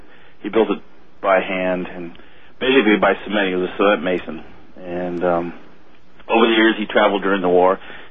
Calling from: Sacramento, California, United States; Oh, I'm fine. I'm calling from Sacramento.

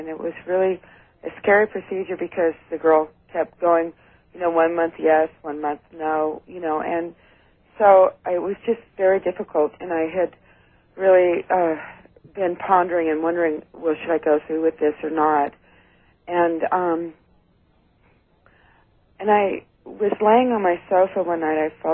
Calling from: Sacramento, California, United States; And I'm from Sacramento, California.

